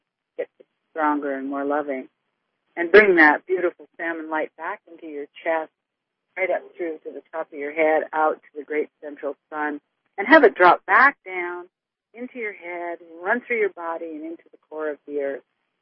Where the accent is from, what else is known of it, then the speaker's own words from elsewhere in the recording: Canada; You can tell I'm Canadian today.